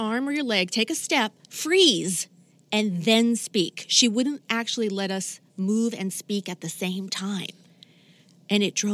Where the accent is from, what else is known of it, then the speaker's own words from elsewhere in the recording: New Hampshire, United States; We're both from New Hampshire. Our moms worked together at Notre Dame College.